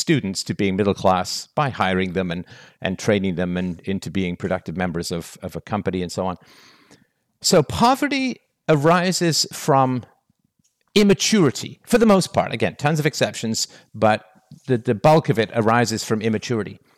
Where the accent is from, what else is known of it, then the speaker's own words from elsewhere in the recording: England, United Kingdom; also born or lived in Canada; And I remember growing up in England, we were in a fairly, it wasn't a terrible neighborhood, but it was very, very poor.